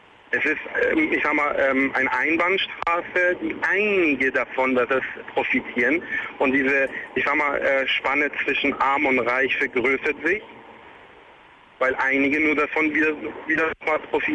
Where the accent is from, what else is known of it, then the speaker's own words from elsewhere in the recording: Hamburg, Germany; ich bin Kurierfahrer, ich komme aus Hamburg, muss Richtung Köln